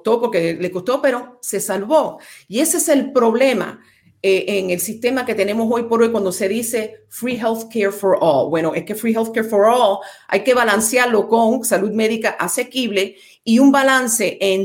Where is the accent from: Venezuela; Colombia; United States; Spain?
United States; Miami, Florida; Yo soy hija de este distrito. Yo nací y fui criada en este distrito. Nací en Alapata, he vivido aquí en South Miami, disfruto Coral Gables, la pequeña Habana, todo lo que incumbe este distrito.